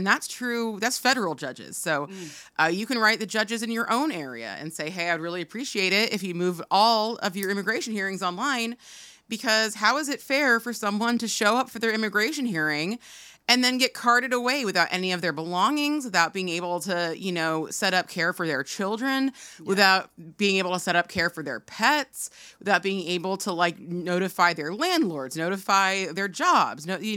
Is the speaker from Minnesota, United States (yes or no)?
no; California, United States; And I'm not like extremely LA because I'm from Orange County, but I do love the California culture.